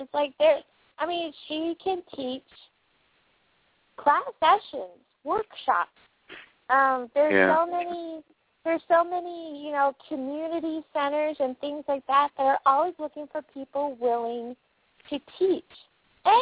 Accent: New York, United States; Hey, I'm from New York. I know my snow measurements.

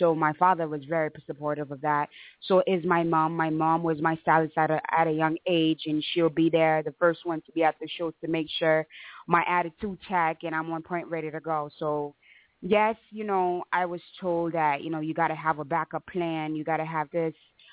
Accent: Haiti; I'm from Haiti.

